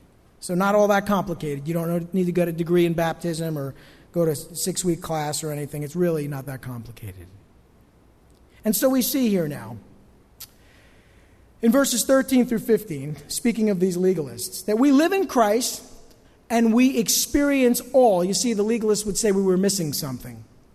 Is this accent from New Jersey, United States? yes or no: yes; New Jersey, United States; Hey, we're from Jersey. Where else would we go?